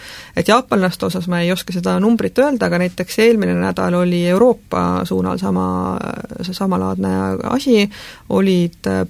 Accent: Saare County, Estonia; ma olen Saaremaalt

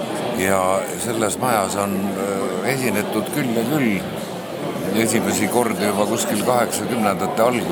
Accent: Saare County, Estonia; now in Muhu, Estonia; 30 ja pool aastat elanud muhus ja seda on kauem, kui omal ajal Saaremaal elasin. Aga no hingest ma olen muidugi saarlane

